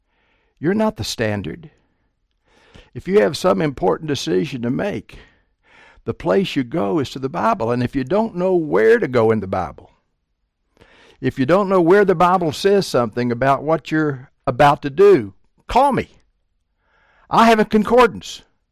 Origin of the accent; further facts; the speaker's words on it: Tennessee, United States; moved away as an adult; now in Atlanta, United States; 1974, Becky and I came to Atlanta from East Tennessee. I would love to have stayed in East Tennessee, Southwest Virginia.